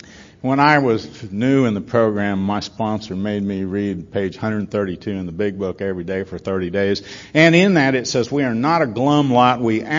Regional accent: Oklahoma, United States; now in Miami, United States; I'm a Sooner from Oklahoma, really.

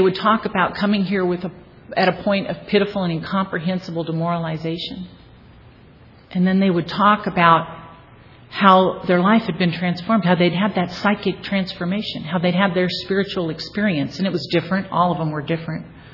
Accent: Venice, California, United States; Now, I grew up in Venice, and I had run away once to Culver City, which was 7 miles east.

